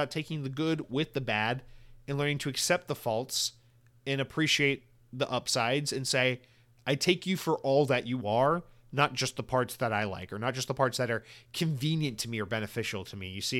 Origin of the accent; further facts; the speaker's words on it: United States; But I'm an American, so I'm an American.